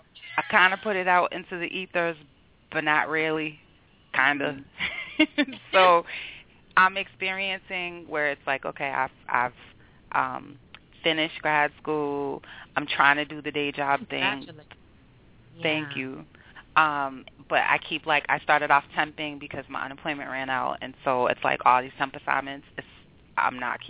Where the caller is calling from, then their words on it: Boston, Massachusetts, United States; I'm calling from Boston.